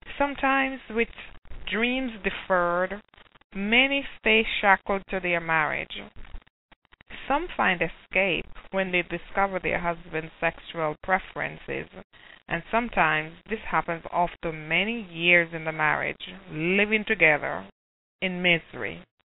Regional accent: Jamaica; now in United States; And I know I'm from Jamaica

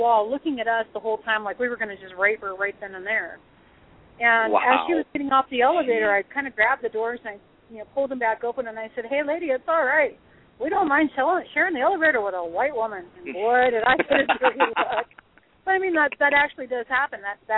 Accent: South Dakota, United States; Obviously, I'm from South Dakota, and I love my home state.

